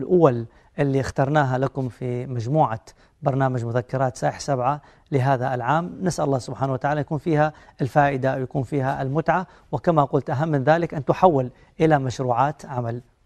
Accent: Saudi Arabia

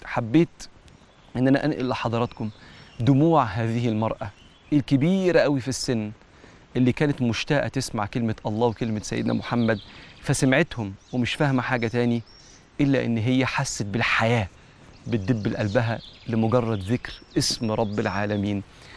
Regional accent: Egypt; زي جبن القريش اللي بيعملها الفلاحين عندنا في مصر

